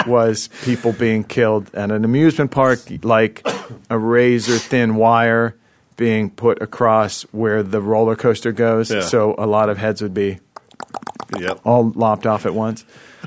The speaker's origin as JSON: {"language": "English", "region": "Pennsylvania", "country": "United States", "said": "You know, I'm from Pennsylvania, suburban Pennsylvania, and midnight movies were a huge thing."}